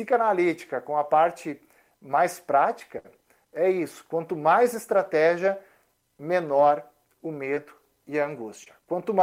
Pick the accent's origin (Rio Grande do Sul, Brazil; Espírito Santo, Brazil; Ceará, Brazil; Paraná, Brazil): Rio Grande do Sul, Brazil; Sapiranga; born there; Eu vi uma imagem diante do hospital onde eu nasci, em Sapiranga